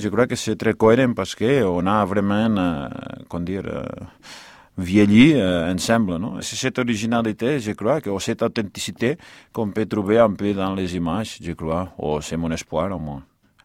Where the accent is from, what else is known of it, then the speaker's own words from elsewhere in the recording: Banyoles, Catalonia, Spain; born there; French is a second language; j'habite à la campagne et peut-être que là, je suis né à Vagnoles, au nord, à côté de la frontière avec la France. Je suis né à côté de Dalí, où était né Dalí.